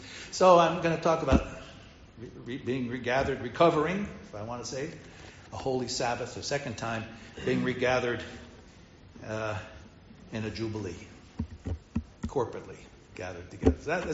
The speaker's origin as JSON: {"language": "English", "town": "New York City", "region": "New York", "country": "United States", "said": "I come from New York City."}